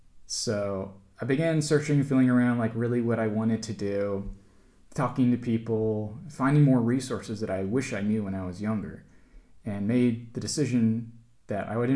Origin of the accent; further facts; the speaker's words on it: Virginia, United States; some of the places I would have been growing up in Virginia at the time